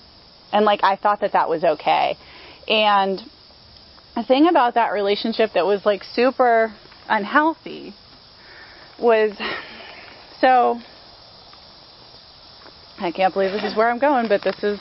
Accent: King of Prussia, Pennsylvania, United States; So I'm not actually from this half of the state. I'm originally from the King of Prussia area, which is, if you don't know where it is, it's near Philadelphia.

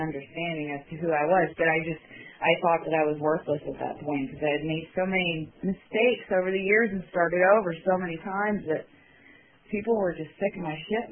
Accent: Erie, Pennsylvania, United States; I had moved down into this area, I'm from Erie originally, I moved down here with a garbage bag full of clothes

